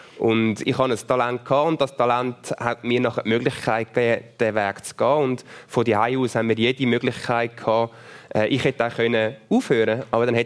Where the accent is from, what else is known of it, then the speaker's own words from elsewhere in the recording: Winkel, Zurich, Switzerland; Und wir sind im Winkel bei Bülach aufgewachsen. Das ist ein Dorf, wirklich im klassischen Sinn eigentlich, wo man sich gekannt hat